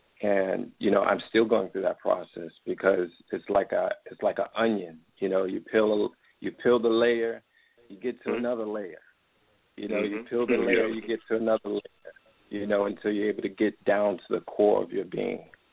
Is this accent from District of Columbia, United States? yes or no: yes; Washington, District of Columbia, United States; I'm from the Washington, D.C. area. And I had the privilege of traveling abroad because my mother worked for the Foreign Service.